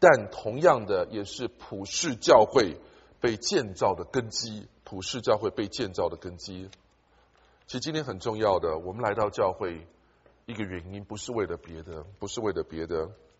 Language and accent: Chinese; China; 因为我犹太人观念跟我们中国人一样观念一样